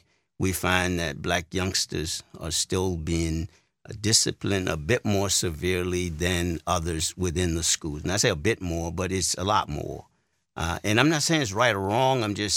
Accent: Louisiana, United States; It's not as overt as it was when I grew up in Louisiana.

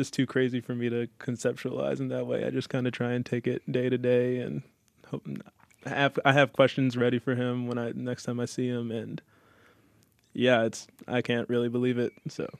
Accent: Temple Hills, Maryland, United States; I'm from Temple Hills, Maryland, just south of D.C.

